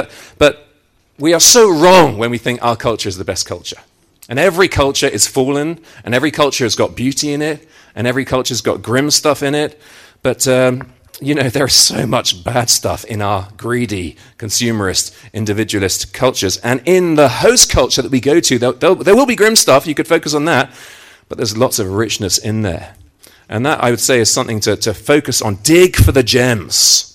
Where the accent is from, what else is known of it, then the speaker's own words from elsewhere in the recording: United Kingdom; Now, talking as a Brit, you know, our national pastime is moaning.